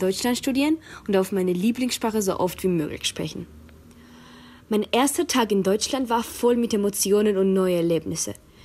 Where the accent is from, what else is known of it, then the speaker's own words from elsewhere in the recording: Georgia; German is a second language; aus Georgien und ich lerne Deutsch, weil ich es liebe.